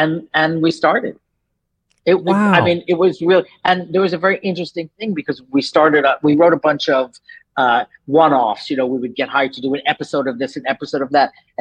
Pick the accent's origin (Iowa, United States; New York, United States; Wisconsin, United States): New York, United States; I'm from New York. So I grew up in New York and wanted to be a playwright.